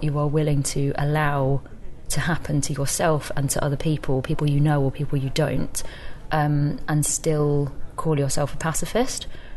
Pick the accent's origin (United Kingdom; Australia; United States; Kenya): United Kingdom; England; I had this really strange experience of living as a British Chinese person who had grown up in England.